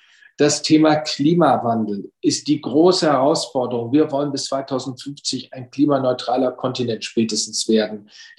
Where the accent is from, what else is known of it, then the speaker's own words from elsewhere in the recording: Lower Saxony, Germany; Ich komme aus Niedersachsen, bin regional zuständig für den Elbe-Weser-Raum